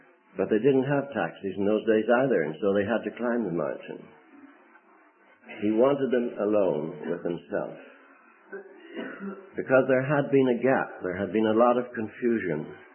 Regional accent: Northern Ireland, United Kingdom; also born or lived in Canada / United States / Angola; I was born and brought up in Northern Ireland. I did live in Canada and was in the States a lot for about 20 years, back in Ireland now, but I also spent 35 years in Angola.

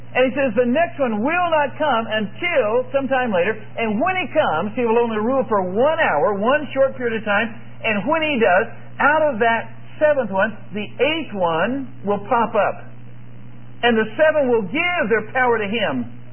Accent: Wichita, Kansas, United States; Here's my hometown paper, Wichita Eagle and Beacon.

